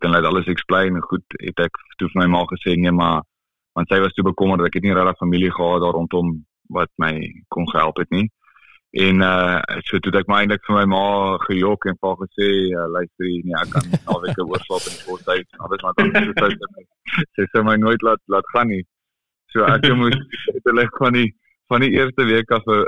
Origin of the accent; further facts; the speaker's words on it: Pretoria, Gauteng, South Africa; so ek het eindelijk groot geword in Pretoria, en meeste van my jare in Pretoria spandeer, en al groot geword in Swaan